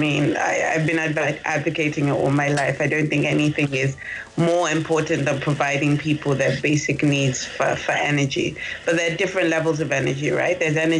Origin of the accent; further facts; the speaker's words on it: Nigeria; as an African and more importantly as a Nigerian